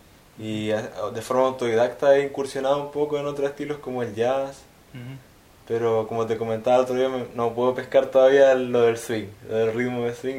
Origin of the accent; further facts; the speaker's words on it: La Unión, Los Ríos, Chile; now in Valdivia, Chile; Soy de La Unión, región de Los Ríos, Chile.